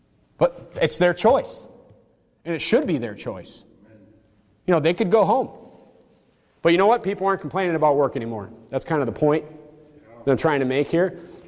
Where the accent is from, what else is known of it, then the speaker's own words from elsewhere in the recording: North Dakota, United States; I mean, I grew up in the Midwest. I grew up in nowhere North Dakota. I got red-blooded, hard-working American in me.